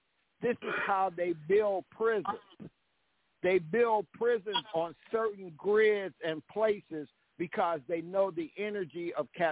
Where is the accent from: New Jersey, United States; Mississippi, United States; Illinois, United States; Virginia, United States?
Mississippi, United States; Aberdeen; born there; And so I was born in Aberdeen, Mississippi, which is 33 degrees 8 latitude and 88 degrees longitude.